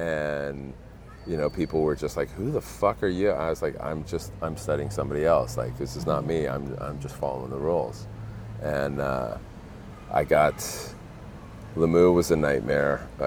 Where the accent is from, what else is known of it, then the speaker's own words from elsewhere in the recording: New York, United States; oh, you're from Philadelphia, I'm from New York. We're supposed to hate each other, but now we're in Hawaii, and it's like, yeah, we're East Coast people.